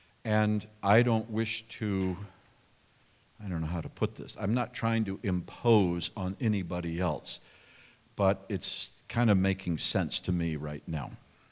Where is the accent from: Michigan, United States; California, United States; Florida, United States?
California, United States; Okay, I'm from California.